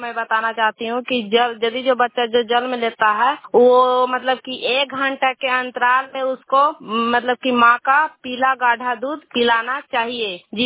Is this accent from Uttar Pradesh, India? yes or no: no; Bihar, India; मैं मसौरा पंचायत से हूँ और मैं प्रखंड नारगंज से हूँ और जिला नवादा से।